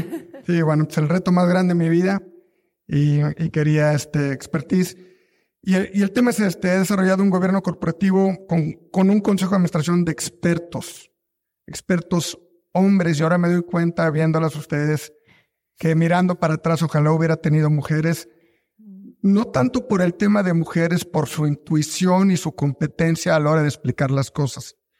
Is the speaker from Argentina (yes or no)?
no; Monterrey, Nuevo León, Mexico; vengo de Monterrey.